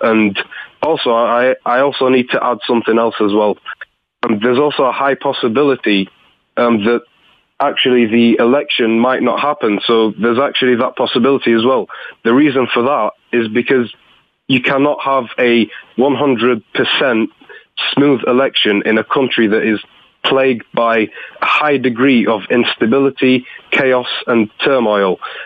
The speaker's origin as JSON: {"language": "English", "town": "Benghazi", "region": "Cyrenaica", "country": "Libya", "said": "because I come from Benghazi"}